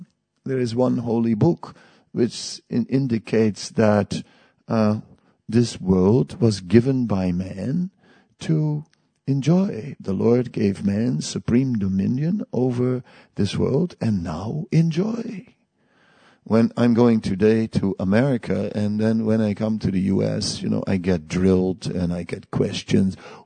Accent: Amsterdam, North Holland, Netherlands; and I know because I'm from Amsterdam. So, what can I say?

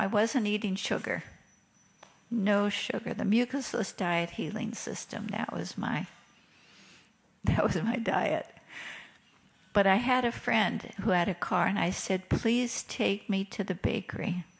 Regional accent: Hawaii, United States; So I'm from Hawaii. I'm from a semi-well-to-do family.

